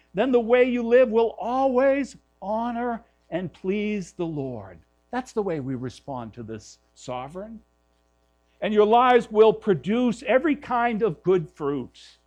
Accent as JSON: {"language": "English", "town": "Malden", "region": "Massachusetts", "country": "United States", "tie": "born or raised there", "said": "I grew up in Malden"}